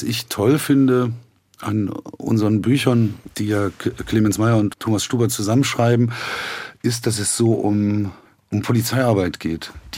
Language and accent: German; Zeitz, Saxony-Anhalt, Germany; Aber in Zeitz, wo ich aufgewachsen bin, war das nicht so einfach.